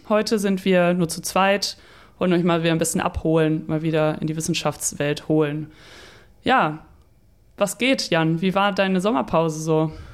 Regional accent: Lower Saxony, Germany; Ich komme ja auch aus Friesland

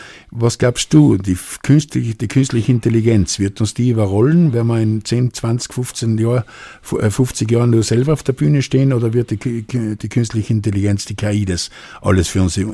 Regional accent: Tyrol, Austria; Bei uns in Osttirol, meine Heimat ist Tirol.

